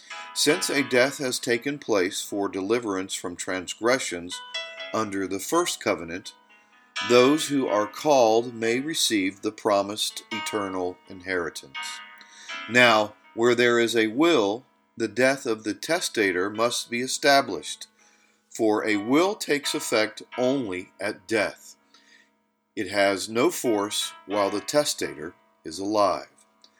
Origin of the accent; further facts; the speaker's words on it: Gainesville, Florida, United States; who used to make me laugh so much as we grew up together in Gainesville